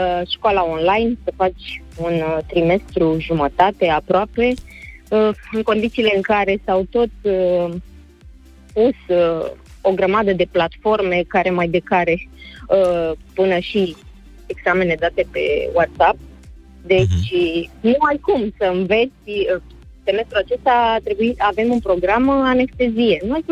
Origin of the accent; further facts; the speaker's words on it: Bucharest, Romania; din București.